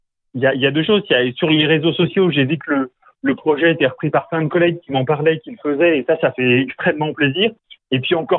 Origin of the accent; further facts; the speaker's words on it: Paris, Île-de-France, France; born there; je suis parisien de naissance. Je suis... Enfin, voilà, mais j'ai toujours été à Paris de tout petit.